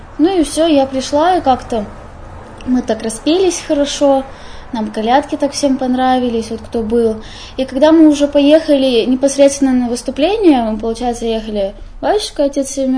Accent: Yekaterinburg, Sverdlovsk Oblast, Russia; Я такая, я с Екатеринбурга.

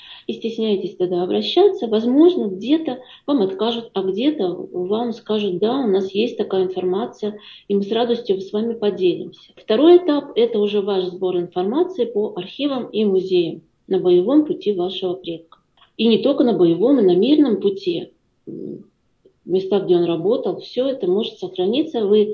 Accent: Smolensk, Smolensk Oblast, Russia; мы в детстве жили в Смоленске как раз на улице маршала Соколовского.

